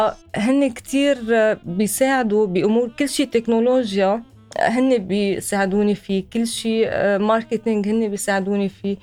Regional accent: Beqaa, Lebanon; يعني أنا بنت البقاع، فبس أطلع على البقاع بشوف الجبال المكسرة على ظهر البيدر هيك بتزعلي

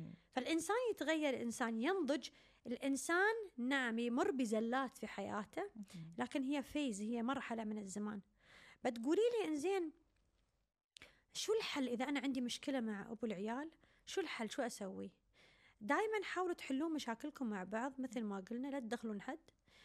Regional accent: Cairo, Cairo Governorate, Egypt; born there; أجدع ناس مصريين أنا مولودة في القاهرة قلت لك

